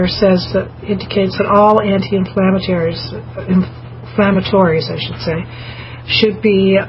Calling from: Campbell River, British Columbia, Canada; from Campbell River up in British Columbia.

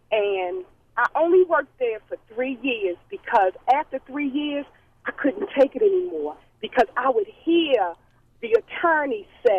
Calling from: Baltimore, Maryland, United States; Hi, I'm calling from Baltimore.

